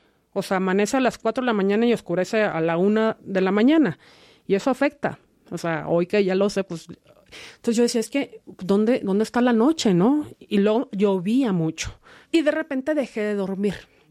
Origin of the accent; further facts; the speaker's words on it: Mexicali, Baja California, Mexico; Soy hija única. Yo crecí en Mexicali, y como bien saben, pues pueblo chico, infierno grande, ¿no?